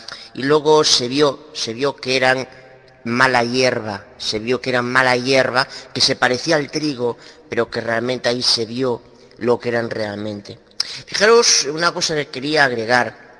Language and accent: Spanish; Galicia, Spain; de Galicia, España.